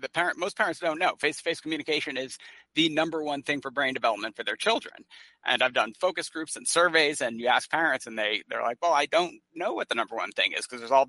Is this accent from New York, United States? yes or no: no; Boston, Massachusetts, United States; I am just out of the Boston area, and I've heard that when I'm talking to people outside of Boston, so I've got to work on that.